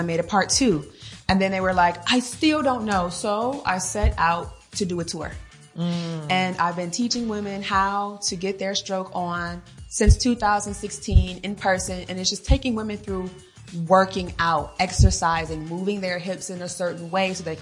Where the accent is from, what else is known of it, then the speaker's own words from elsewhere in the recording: Chicago, Illinois, United States; Well, I'm from Chicago, Illinois, and I am a sexologist.